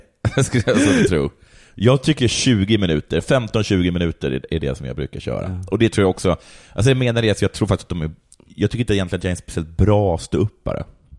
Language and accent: Swedish; Sweden; Jag är svensk. Mm. Jag är europé.